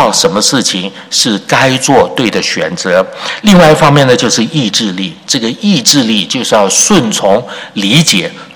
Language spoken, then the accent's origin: Chinese; Taiwan; 我在台湾的时候从小长大的这个教会啊